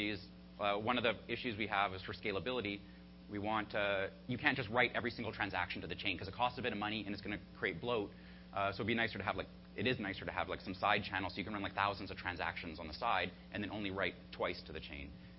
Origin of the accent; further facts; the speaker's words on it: Canada; Like, well, a lot of us from Canada, we're from Canada.